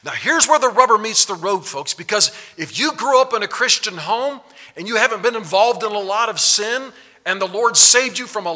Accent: Hutchinson, Kansas, United States; born there; I grew up in Hutchinson, Kansas. That's where I was born. I shouldn't say I grew up there.

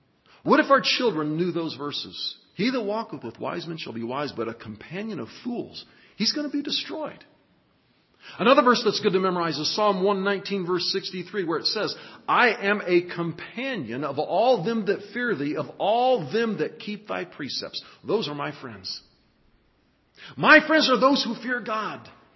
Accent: Hutchinson, Kansas, United States; I grew up near Hutchinson, Kansas. There's a little town called Yoder, Kansas.

